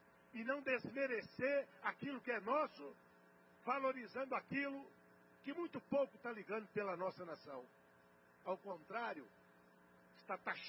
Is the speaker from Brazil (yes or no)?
yes; Brazil; Eu sou brasileiro. Eu sou patriota. Não é porque eu sou de A ou de B. É porque eu sou brasileiro. E sou patriota.